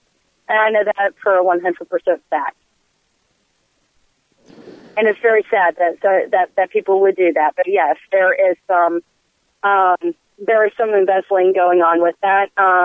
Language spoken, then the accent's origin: English; Roanoke, Virginia, United States; I've been out of Roanoke, Virginia. That's my hometown.